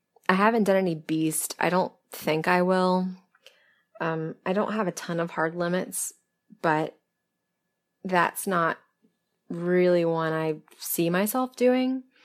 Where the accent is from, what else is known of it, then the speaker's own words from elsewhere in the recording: the South, United States; It wasn't like I'm from the South, so I guess … works in that sort of wordplay thing